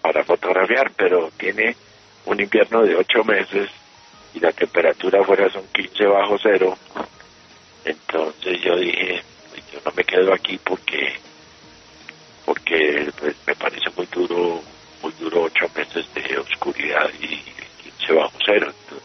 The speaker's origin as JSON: {"language": "Spanish", "country": "Colombia", "tie": "born there", "said": "no conozco el país donde yo nací. Entonces ahí me regresé a Colombia y empecé a conocer Colombia."}